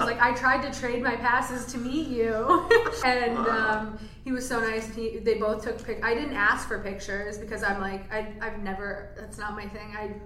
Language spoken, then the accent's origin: English; Aspen, Colorado, United States; I grew up in Aspen, Colorado, and it was kind of like a bubble of, you know, mayhem